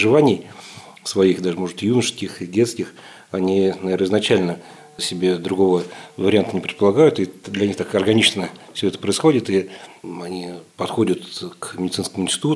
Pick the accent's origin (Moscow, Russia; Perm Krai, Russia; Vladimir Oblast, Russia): Moscow, Russia; born there; Ну, я не был воцерковленным и не был православным. Хотя был крещен в детстве, я родился на Красной Пресне и был крещен также на Красной Пресне в храме Иоанна Предтечи.